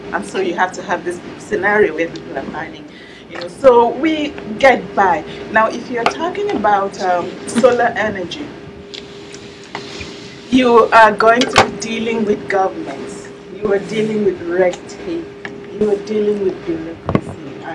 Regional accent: Nigeria; well, I come from Nigeria, you know

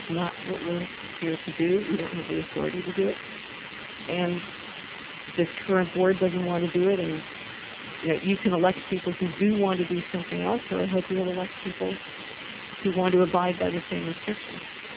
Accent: Russia; I come from Russia. In Russia, the government would simply have shut

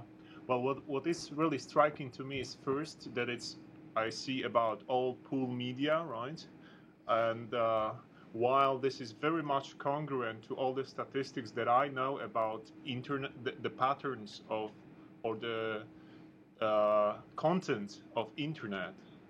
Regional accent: Poland; English is a second language; 10 years ago in my country, I'm from Poland

